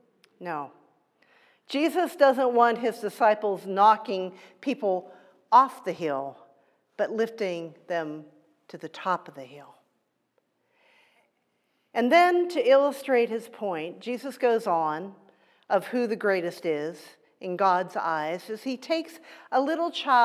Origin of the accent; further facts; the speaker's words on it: Johnstown, Pennsylvania, United States; Many of you know that I grew up in Johnstown, Pennsylvania.